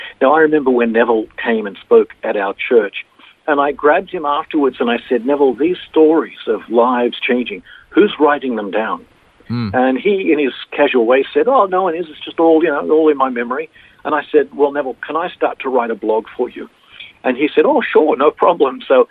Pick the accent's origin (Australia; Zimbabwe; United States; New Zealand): Australia; Sydney, New South Wales; also born or lived in Japan; I'm born and raised in Sydney, but I moved with my wife. My wife's Japanese. We moved to Japan and lived there for 25 years